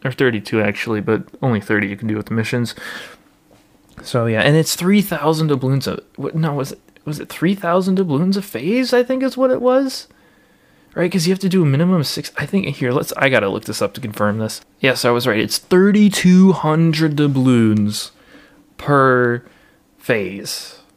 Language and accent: English; Wisconsin, United States; USS Wisconsin is being added, which is amazing because that ship is named for my home state, is partially funded by my home state